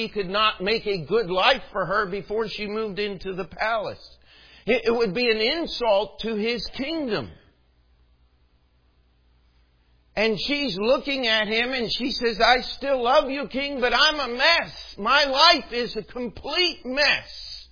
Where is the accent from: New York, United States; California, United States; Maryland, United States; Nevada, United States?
Maryland, United States; Baltimore; And I grew up just outside Baltimore, Maryland.